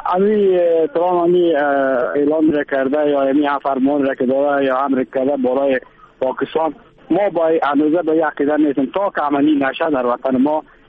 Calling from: Mazar-i-Sharif, Balkh, Afghanistan; از مزار شریف آمدیم.

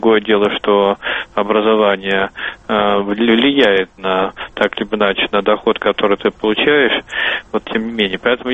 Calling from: Smolensk Oblast, Russia; это я радиослушательница из Смоленской области обращаюсь

